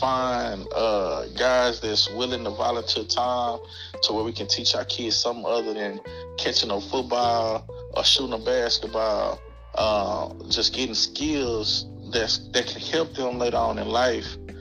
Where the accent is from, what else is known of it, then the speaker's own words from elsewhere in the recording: Dallas, Texas, United States; Man, I'm from Highland Hills and Oak Cliff.